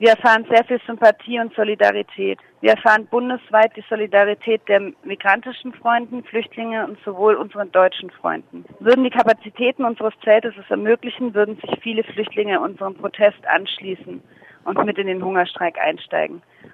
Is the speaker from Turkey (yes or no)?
no; Iran; now in Germany; Wir kommen aus dem Iran.